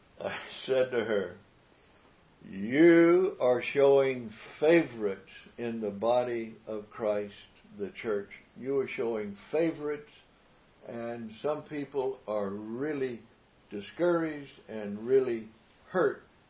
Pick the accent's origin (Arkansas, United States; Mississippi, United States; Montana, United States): Mississippi, United States; I said I was born and raised in Mississippi.